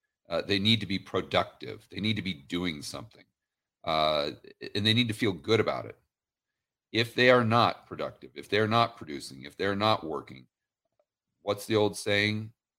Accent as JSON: {"language": "English", "town": "Portland", "region": "Oregon", "country": "United States", "tie": "born or raised there", "said": "I mean, I grew up in Portland, Oregon. And I went back a couple years ago"}